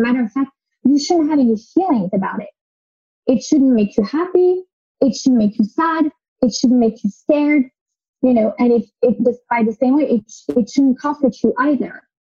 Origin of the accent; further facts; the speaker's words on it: United States; But I do understand the struggle because I grew up in the United States.